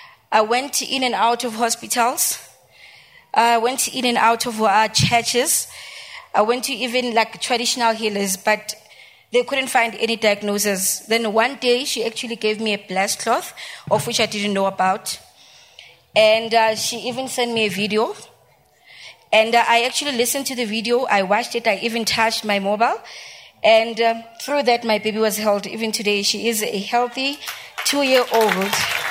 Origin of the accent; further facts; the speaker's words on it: Soweto, Gauteng, South Africa; Yes, I'm from Soweto.